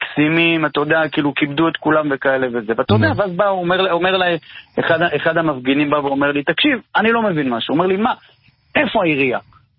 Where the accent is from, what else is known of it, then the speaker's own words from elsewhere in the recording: Bnei Brak, Tel Aviv District, Israel; born there; אני גר בבני ברק מבחירה, אני אוהב את העיר הזאת, נולדתי בה